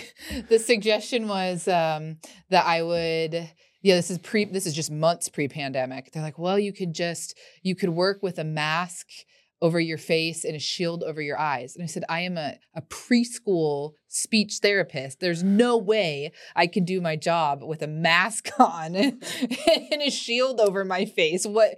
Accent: Kansas City, United States; Yeah, both from Kansas City.

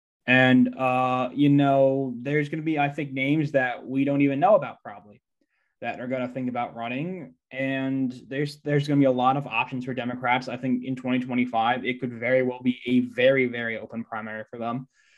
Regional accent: Pennsylvania, United States; especially Pennsylvania, my home state.

